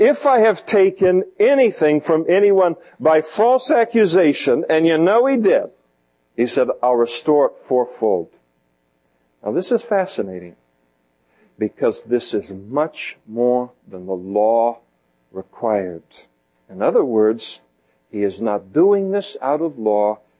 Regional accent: Napa, California, United States; In Fuller Park in Napa, where I grew up, by the way, have I told you I'm from Napa? Everyone from Napa tells you sooner or later in the conversation that they're from Napa.

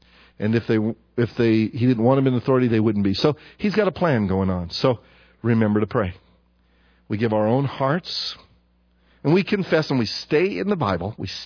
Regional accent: United States; Just because we're American doesn't make us always right.

